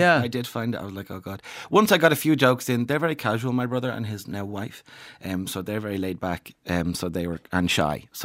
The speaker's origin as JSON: {"language": "English", "country": "Ireland", "said": "We come from Ireland. We don't care. We've had all the potatoes."}